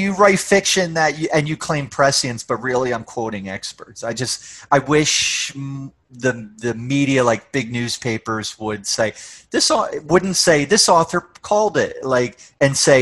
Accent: New Jersey, United States; moved away as an adult; also born or lived in New York City; now in Calgary, Canada; Well, I live in Calgary, which is in Alberta, right above Montana. So I grew up in New Jersey, lived in New York City for a number of years, and then moved here in 2003.

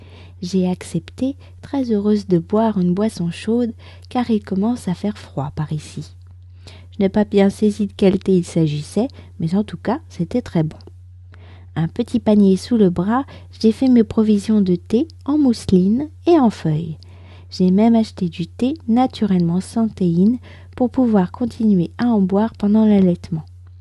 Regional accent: France; je suis française, j'habite près de Paris et je vous raconte au travers de ce podcast un petit bout de ma journée.

